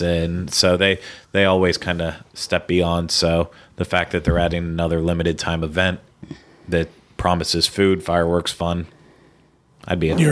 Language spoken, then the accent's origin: English; Pittsburgh, Pennsylvania, United States; But I grew up with Kennywood in Pittsburgh